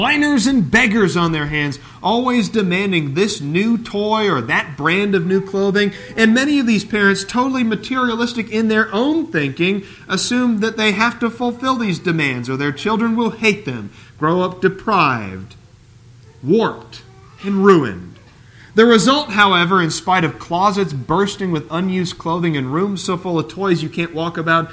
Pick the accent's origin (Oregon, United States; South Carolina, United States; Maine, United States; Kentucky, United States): Oregon, United States; Portland; I grew up in Portland, which is the city of roses.